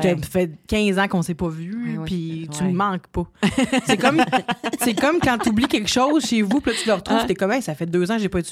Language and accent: French; Quebec City, Quebec, Canada; viens de Québec.